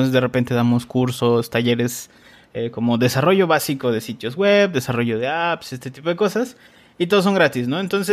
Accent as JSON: {"language": "Spanish", "region": "Yucatán", "country": "Mexico", "said": "Sí, de Yucatán, cerca, para que... Todos los que escuchen el podcast cerca de Cancún y Chichen Itza."}